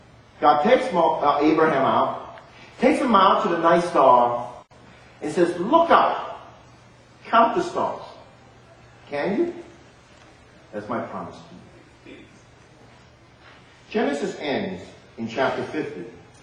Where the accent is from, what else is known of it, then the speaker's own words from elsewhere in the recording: Hong Kong; born there; You know, Hong Kong, we didn't have a birth certificate at all. They said I was born on October 31st, 1957.